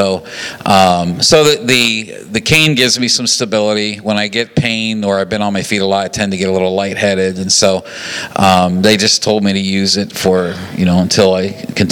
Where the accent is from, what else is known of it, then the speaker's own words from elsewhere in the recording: Papua New Guinea; Growing up in New Guinea and working in churches there